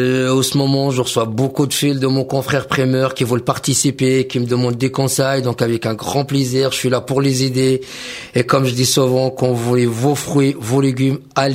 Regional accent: Morocco; Moi, je suis originaire du Maroc.

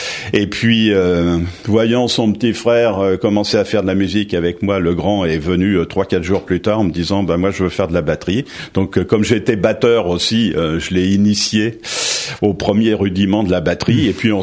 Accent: Saint-Leu-la-Forêt, Île-de-France, France; quand j'étais enfant à Saint-Leu-la-Forêt, parce que je suis plus Saint-Loupien qu'Hermontois en fait

